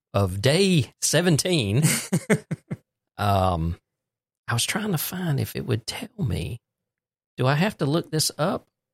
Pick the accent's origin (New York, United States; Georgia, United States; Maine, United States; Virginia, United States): Georgia, United States; Fitzgerald; having been born and raised in Podunk, Fitzgerald, Georgia, Ben Hill County.